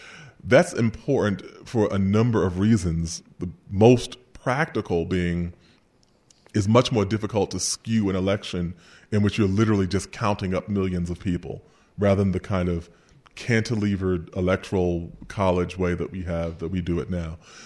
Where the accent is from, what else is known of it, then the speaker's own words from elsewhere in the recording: Queens, New York, United States; And I said, "I'm from Queens."